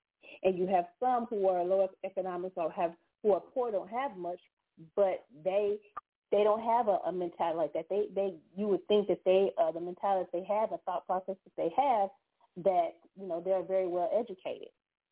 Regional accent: San Antonio, Texas, United States; born there; also born or lived in Pennsylvania / Puerto Rico; My father was in the military, so I was born in San Antonio, but we lived in different places like Pennsylvania and Puerto Rico. Different places like that. So we came from, the last place we came from was Pennsylvania

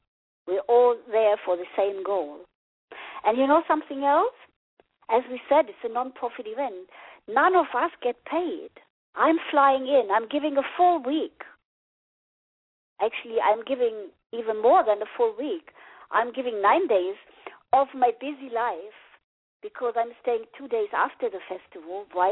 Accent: Germany; English is a second language; I come from behind the Berlin Wall. You probably heard from my accent that I'm German. I come from behind the Berlin Wall.

